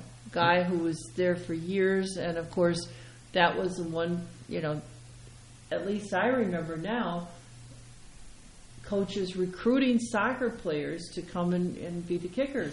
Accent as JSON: {"language": "English", "region": "Midwest", "country": "United States", "tie": "born or raised there", "said": "growing up in the Midwest, people played hockey because they played it, you know, on the lakes"}